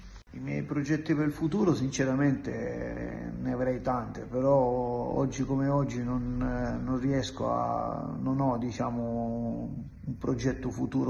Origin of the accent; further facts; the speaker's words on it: Mazara del Vallo, Sicily, Italy; sono un cantautore, sono un italo tunisino, sono di Mazara del Vallo.